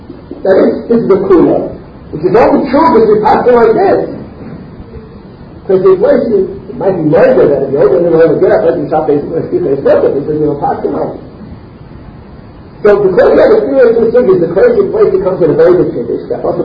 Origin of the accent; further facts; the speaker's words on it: Manhattan, New York, United States; I'm from Manhattan, but I hope to be here in time.